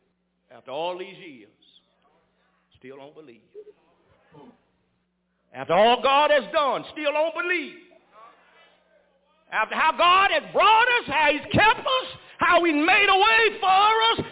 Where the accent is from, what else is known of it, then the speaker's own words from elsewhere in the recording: Arkansas, United States; I'm from Arkansas.